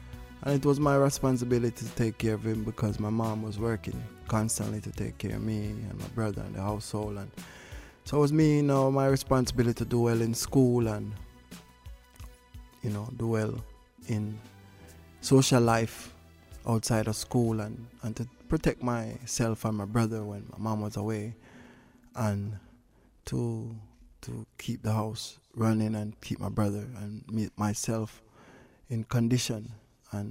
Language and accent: English; Saint Mary, Jamaica; Well, my upbringing was, I was born in St. Mary. I was created, I should say, by the Almighty. You know, when I was a child, I spent my childhood in St. Mary, Jamaica.